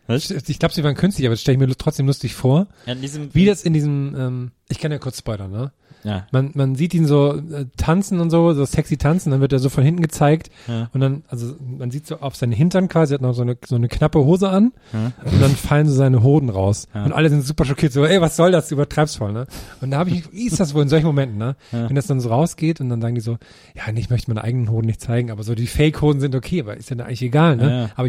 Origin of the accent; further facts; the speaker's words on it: East Germany, Germany; Nee. Darf ich, als Ossi darf ich da nicht rein.